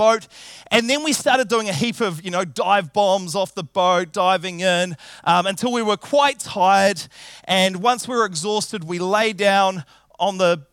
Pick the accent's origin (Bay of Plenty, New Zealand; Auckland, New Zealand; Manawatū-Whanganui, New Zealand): Auckland, New Zealand; So I grew up in Auckland, and the family home was out in rural Albany, close to the suburb of Pererimo.